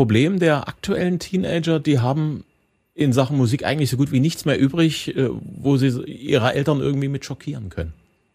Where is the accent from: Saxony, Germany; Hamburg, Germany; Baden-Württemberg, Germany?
Saxony, Germany; Zwickau; Du bist im Sommer in meiner Heimatstadt, da wo ich herkomme, in Zwickau auf dem Stadtfest.